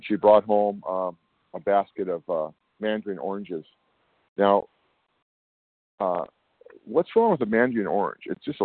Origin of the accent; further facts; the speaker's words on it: California, United States; I am from California.